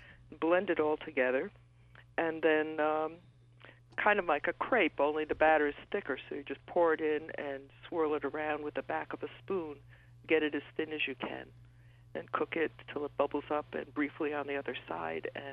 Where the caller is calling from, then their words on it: Gallatin, New York, United States; Gallatin.